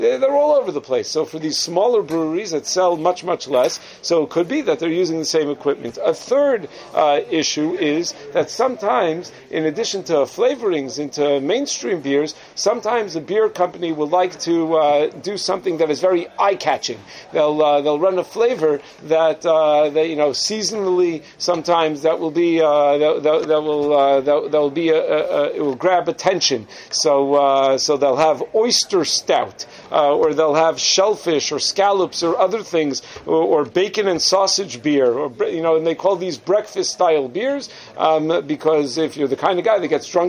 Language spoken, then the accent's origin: English; Five Towns, New York, United States; Now, I'm from Five Towns.